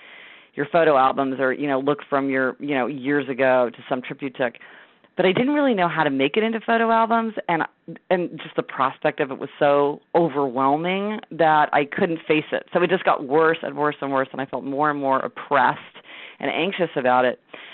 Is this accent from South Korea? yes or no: no; Kansas City, Missouri, United States; I grew up in Kansas City, Missouri, so I have been driving.